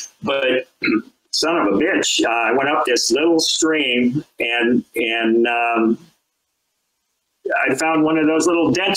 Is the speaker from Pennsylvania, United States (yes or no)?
yes; Pennsylvania, United States; Now, I grew up in Pennsylvania, and the Chesapeake Bay is a classic example.